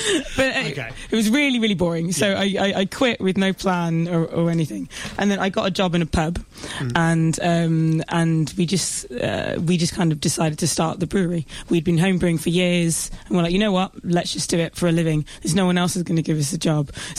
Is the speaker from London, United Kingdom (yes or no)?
no; Nottingham, East Midlands, United Kingdom; I grew up in the Midlands in Nottingham, so really close to Burton-on-Trent